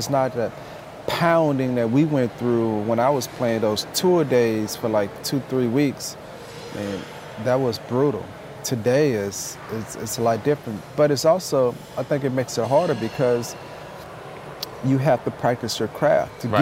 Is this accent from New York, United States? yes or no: no; Baton Rouge, Louisiana, United States; also born or lived in New Orleans; Hurricane Katrina hit, and I was born in New Orleans, but, you know, I was raised in Baton Rouge